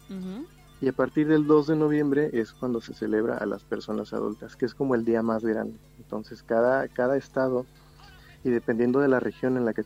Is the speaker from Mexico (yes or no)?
yes; Mexico; yo creo que como mexicanos tenemos eso en nuestra cultura. Desde niño me tocó ver catrinas, me tocó ver las ofrendas